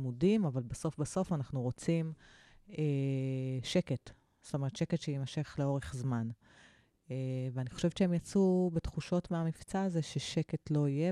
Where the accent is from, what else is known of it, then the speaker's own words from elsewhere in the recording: Tel Aviv, Tel Aviv District, Israel; אני יכולה להגיד כאילו כתל אביבית